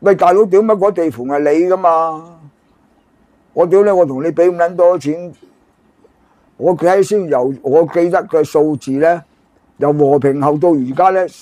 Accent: China; 作為中國人冇辦法唔出聲，

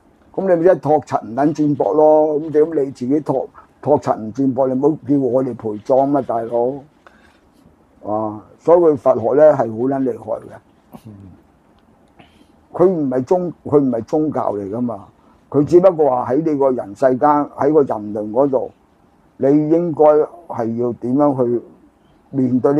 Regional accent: China; 我如果我哋中國人能夠個個，獨善其身啊，修身齊家咧，你天下太平啦。

